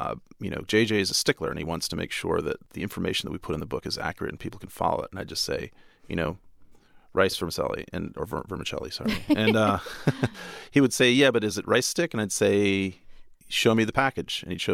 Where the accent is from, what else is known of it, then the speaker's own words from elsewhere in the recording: United States; because I grew up in the United States where street food back then was non-existent, like the odd taco truck or something like that.